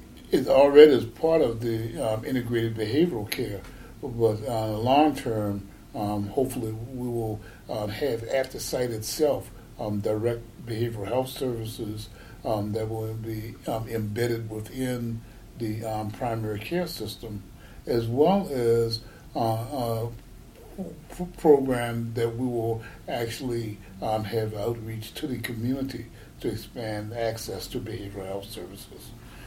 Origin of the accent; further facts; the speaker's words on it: Virginia, United States; I'm originally from Virginia